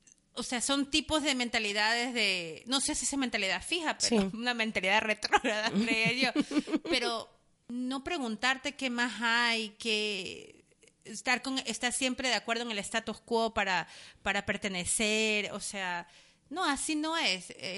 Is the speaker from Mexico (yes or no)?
no; Ecuador; nosotros que somos de Latinoamérica, específicamente Ecuador, yo